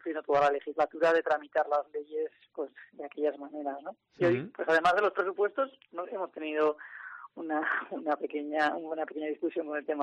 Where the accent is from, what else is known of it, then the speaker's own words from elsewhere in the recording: La Rioja, Spain; para mí es una vergüenza el que como riojana tengamos que seguir sosteniendo a una consejera que además es una transfuga